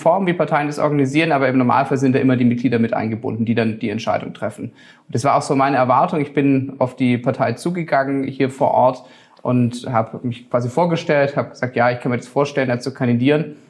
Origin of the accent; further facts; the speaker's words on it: Stuttgart, Baden-Württemberg, Germany; ich habe Interesse, Oberbürgermeister in Stuttgart zu werden, weil das ist meine Heimatstadt, ist die persönliche Verbindung.